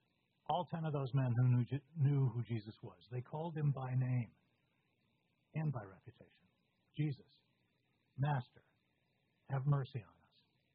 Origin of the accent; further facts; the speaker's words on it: Falmouth, Maine, United States; The setting was Jerusalem's Lot, the fictitious town between Falmouth, Maine, where I grew up, and Yarmouth, Maine, just north of Falmouth.